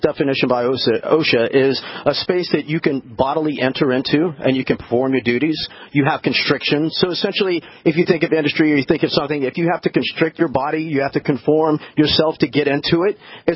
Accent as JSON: {"language": "English", "region": "Louisiana", "country": "United States", "said": "being that I'm from South Louisiana, where it's 81 degrees today."}